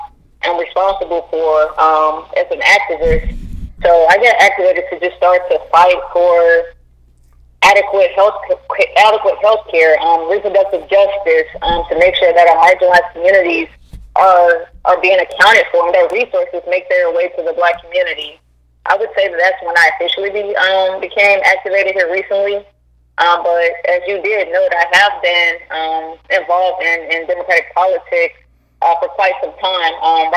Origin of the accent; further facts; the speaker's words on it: Gary, Indiana, United States; I think that I've always been an activist growing up in the streets of Gary, Indiana, here in my home state, Indiana.